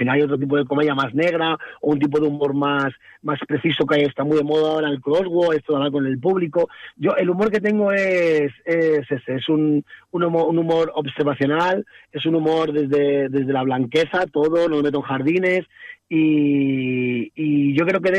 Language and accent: Spanish; Madrid, Community of Madrid, Spain; De Madrid.